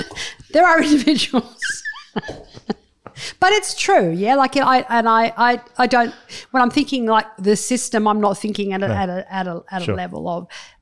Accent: Australia; as an Australian in 2023

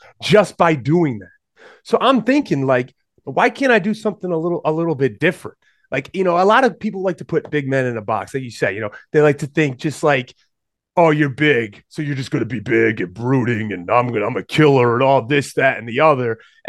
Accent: Rhode Island, United States; So I'm from Rhode Island originally.

